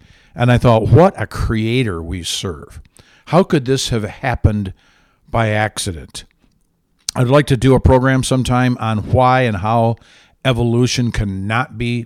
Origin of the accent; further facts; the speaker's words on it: Michigan, United States; I grew up in Michigan. I grew up in the Lower Peninsula, which is generally Detroit Lion territory.